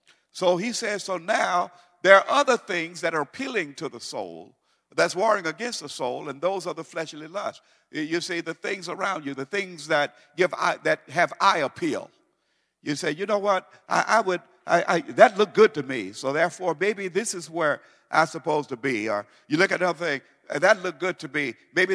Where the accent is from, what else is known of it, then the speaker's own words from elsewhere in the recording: United States; And I said, "How do you know I'm American?"